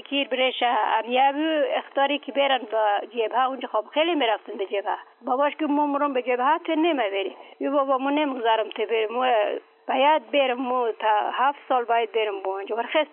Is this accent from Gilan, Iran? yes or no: no; Sakhtar, Razavi Khorasan, Iran; ما اهل هم سختر.